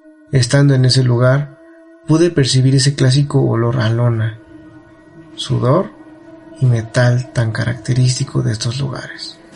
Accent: Avándaro, Michoacán, Mexico; tengo 32 años y soy de Avándaro, Michoacán. Mi domicilio es incierto, pero mi origen no puedo negarlo, pues a donde quiera que voy, me siento orgulloso de mi tierra.

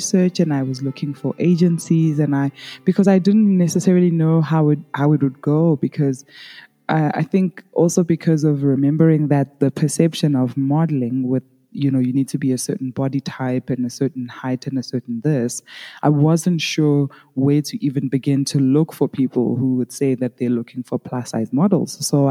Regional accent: South Africa; and I am from South Africa.

